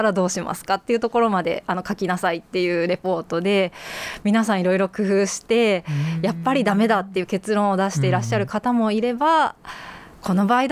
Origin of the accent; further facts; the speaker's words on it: Funabashi, Chiba, Japan; now in Takasaki, Japan; 出身は千葉県の船橋市です。